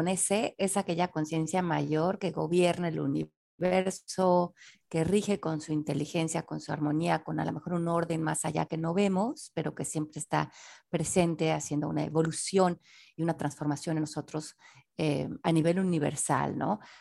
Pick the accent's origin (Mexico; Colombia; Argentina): Mexico; Mexico City; born there; nací en la Ciudad de México en 1970.